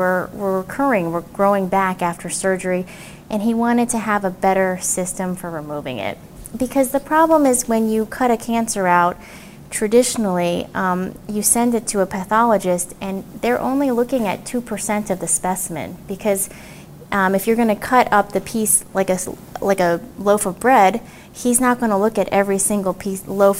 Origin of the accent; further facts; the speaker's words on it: Tucson, Arizona, United States; So I am from Tucson. My family lives in Tucson, and I love Tucson. I love the desert